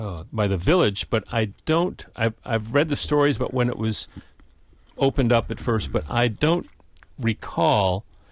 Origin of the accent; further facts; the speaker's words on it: New York, United States; Yes, and I grew up on Cazenovia Lake in New York State, and it's a much smaller lake than Mendota